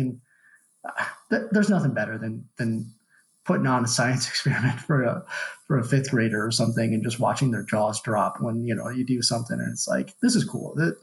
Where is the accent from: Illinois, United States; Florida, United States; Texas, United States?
Illinois, United States; Chicago; I'll have a little plug here, but I'm from Chicago.